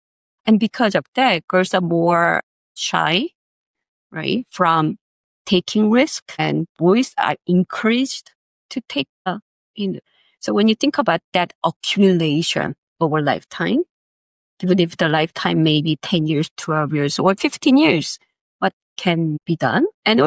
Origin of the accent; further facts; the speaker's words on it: South Korea; I'm from South Korea